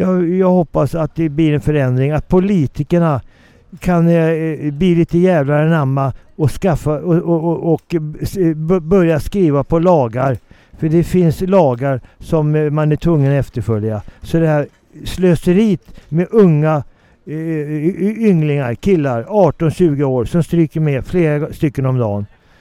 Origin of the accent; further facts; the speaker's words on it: Stockholm, Stockholm County, Sweden; Jag kommer från Stockholm. Jag är en riktig stockholmare, som det heter. Jag är inte inflyttad. Jag föddes på Söder.